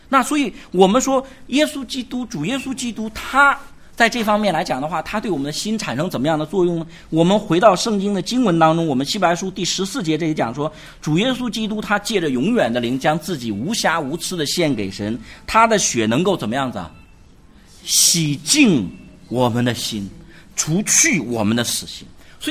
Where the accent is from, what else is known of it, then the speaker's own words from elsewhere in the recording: China; 我们中国人在这点上很可怜，因为我们中国人经历太多表面公义的